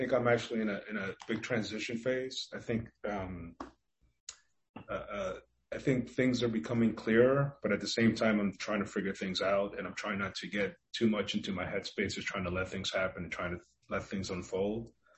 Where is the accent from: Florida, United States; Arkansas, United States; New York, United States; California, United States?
New York, United States; Just even 9/11, as you guys know, I'm from New York.